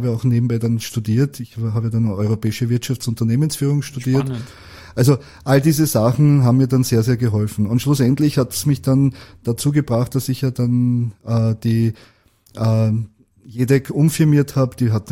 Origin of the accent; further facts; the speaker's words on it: Austria; Weil Österreich natürlich meine Heimat ist und ich mich sehr dem Land verbunden fühle